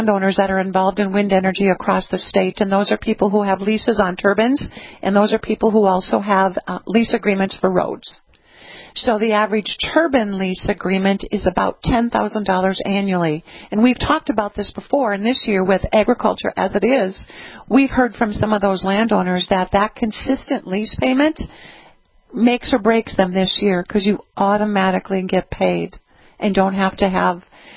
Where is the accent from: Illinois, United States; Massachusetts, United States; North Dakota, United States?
North Dakota, United States; growing up in Emmons County, where there isn't a lot of economic development